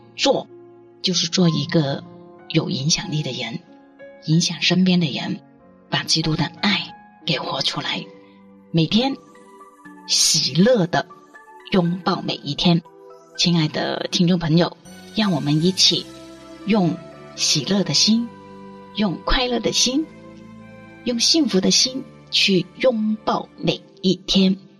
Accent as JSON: {"language": "Chinese", "region": "Guangdong", "country": "China", "said": "我们广东人就是有一句话"}